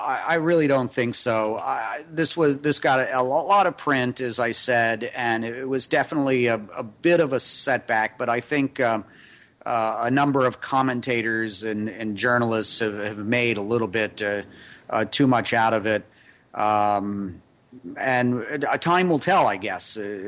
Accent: United States; And as an American and a journalist

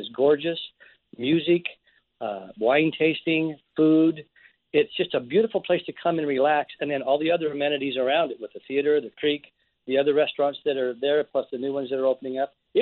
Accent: Caldwell, United States; It creates that same excitement for me that I felt as a kid growing up in Caldwell.

